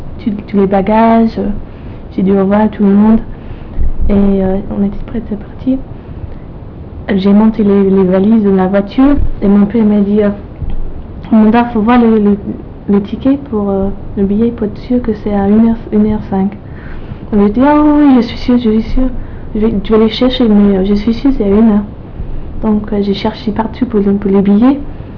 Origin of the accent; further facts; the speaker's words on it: United Kingdom; French is a second language; now in France; Des fois comme une étrangère parce que les Français n'aiment pas trop les Anglais, je pense.